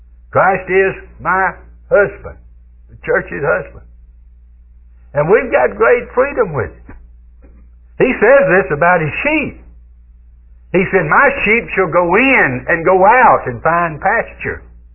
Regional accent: Douglasville, Georgia, United States; when I grew up down there on Spring Street in Douglasville, that little old house was no longer there.

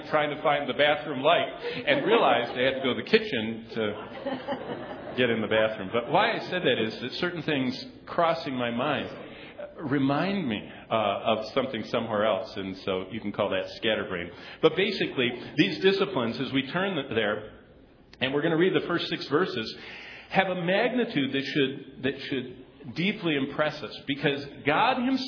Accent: Lansing, Michigan, United States; When I grew up in Lansing, Hazlitt, Clinton County, Michigan, my dad wanted to build a house

